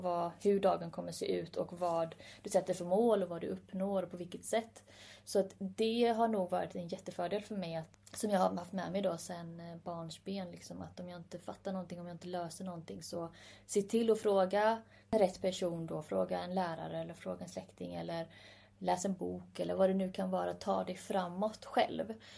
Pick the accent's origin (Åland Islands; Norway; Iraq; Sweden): Sweden; och så föddes jag här. Och har liksom, även om jag är född här och levt i Sverige liksom hela mitt liv, så har det fortfarande varit ett, jag har just med mig en annan kultur hemifrån.